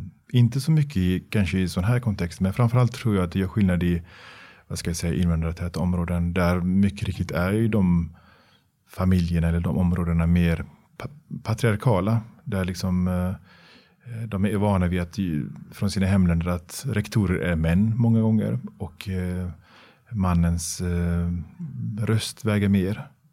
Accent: Gothenburg, Västra Götaland County, Sweden; jag är uppvuxen i Biskopsgården själv. Jag har gått på den skolan en gång i tiden själv

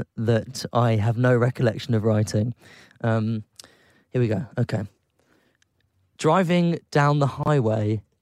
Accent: Dallas, Texas, United States; Growing up in Dallas.

